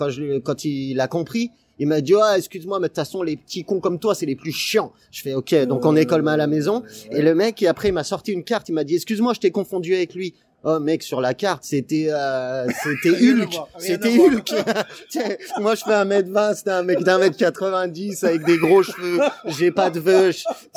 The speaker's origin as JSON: {"language": "French", "town": "Lyon", "region": "Auvergne-Rhône-Alpes", "country": "France", "said": "c'était une prison à Lyon, moi je suis originaire de Lyon."}